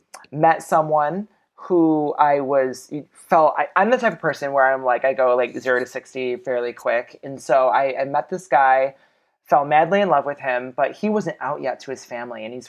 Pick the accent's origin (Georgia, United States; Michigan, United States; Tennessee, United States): Michigan, United States; Benton Harbor; now in Grand Rapids, United States; I've born and raised and have lived in Michigan my whole life. I'm originally from Benton Harbor, St. Joe, Michigan. I moved to Grand Rapids actually originally for cosmetology school